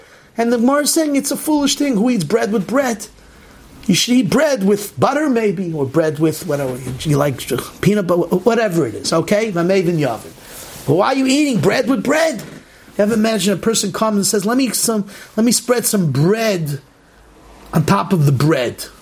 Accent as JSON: {"language": "English", "country": "United States", "said": "I'm American."}